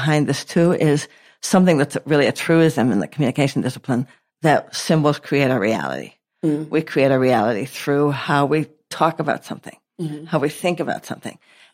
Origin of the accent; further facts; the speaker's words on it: Eugene, Oregon, United States; We grew up in Eugene, Oregon, and we had a very traditional kinds of parents.